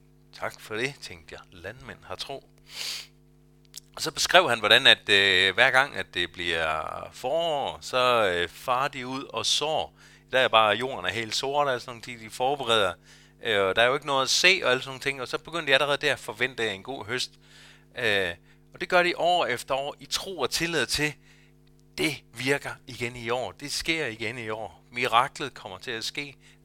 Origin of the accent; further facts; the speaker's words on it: Zealand, Denmark; for jeg er vokset op på Sjælland.